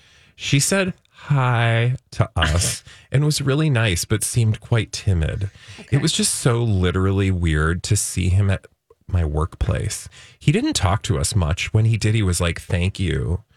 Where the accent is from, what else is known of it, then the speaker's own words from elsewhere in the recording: Australia; I'm from Australia.